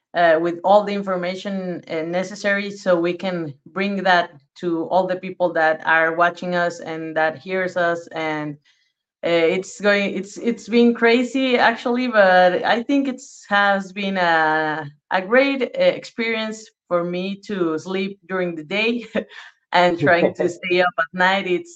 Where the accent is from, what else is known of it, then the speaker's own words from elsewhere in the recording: Mexico; I'm from Mexico